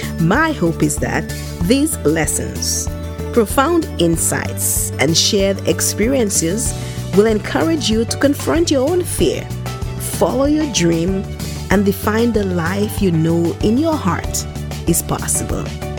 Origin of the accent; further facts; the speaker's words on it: Dominica; moved away as an adult; now in United States; We're actually both from the Caribbean island of Dominica. We lived in the same community, attended the same high school, and migrated to the United States to pursue higher education.